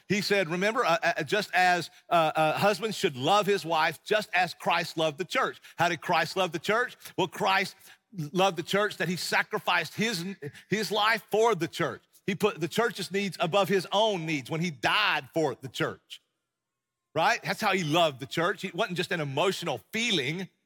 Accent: Appalachia, United States; We come from the Appalachian Mountains. We should be running moonshine, not preaching the gospel.

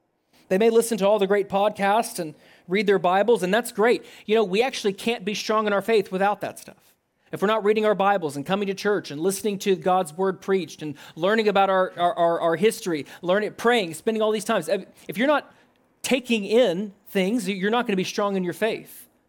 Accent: Nashville, Tennessee, United States; I come from Middle Tennessee. I come from Nashville, Tennessee, and that's Music City.

